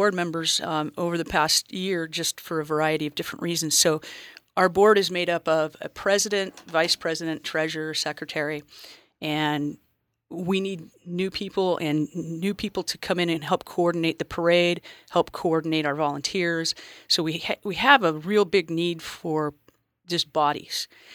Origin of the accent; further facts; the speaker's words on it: California, United States; now in Guerneville, United States; I grew up in Orange County, so I'm a transplant, and I came to Guerneville, and I've never felt so much community in my life.